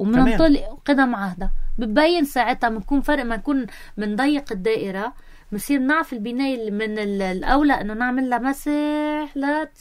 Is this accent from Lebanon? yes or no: yes; Lebanon; نحن لبنانية عانينا بما فيه الكفاية